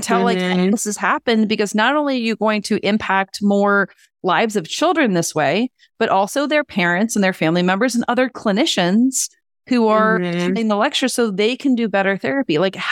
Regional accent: Louisiana, United States; But I'm from Louisiana originally, and there is just not the amount of services for anybody

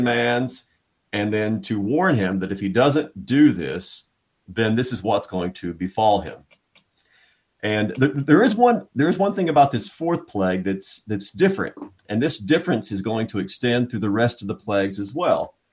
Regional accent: Texas, United States; I grew up in Texas

